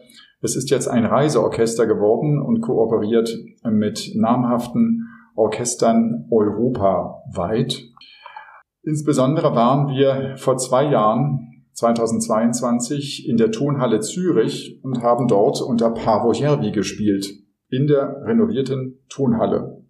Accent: Berlin, Germany; in Berlin-West, wo ich aufgewachsen bin.

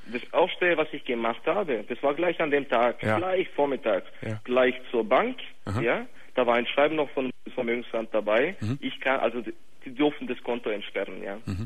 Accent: Germany; accent: half Swabian, half Yugoslav

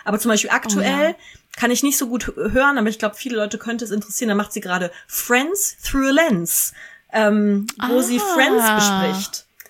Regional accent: Kassel, Hesse, Germany; Und dass er auch durch meine Heimatstadt Kassel gefahren ist, fand ich super funny.

